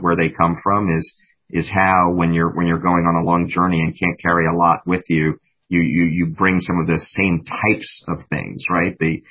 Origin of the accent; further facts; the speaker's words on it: New York City, New York, United States; Yeah, so the thing that I remember about my house as a young person, my apartment in New York City, was that it was open